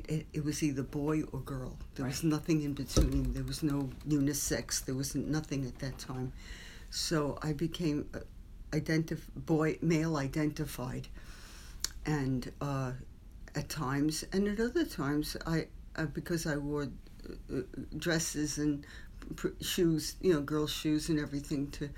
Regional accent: Manhattan, New York, United States; born there; I was born in Manhattan, in New York Hospital, and in 1946.

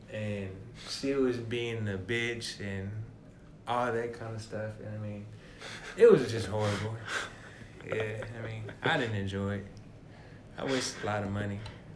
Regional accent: Perry, Georgia, United States; It's in my hometown of Perry, Georgia.

